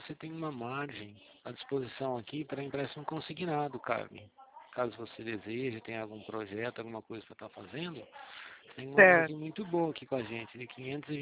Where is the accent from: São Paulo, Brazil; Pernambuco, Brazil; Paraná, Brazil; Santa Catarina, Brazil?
São Paulo, Brazil; Araras; Sou daqui de Araras mesmo. A gente também trabalha aqui em Araras.